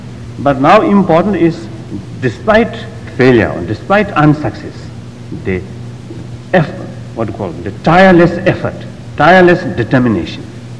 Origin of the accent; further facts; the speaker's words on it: Tibet, China; English is a second language; I came from East, Particularly, I came from Tibet, beyond Himalaya regions.